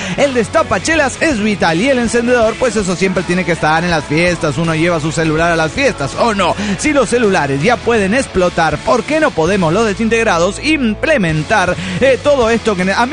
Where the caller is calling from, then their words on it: Morelia, Michoacán, Mexico; de Morelia, Michoacán, México.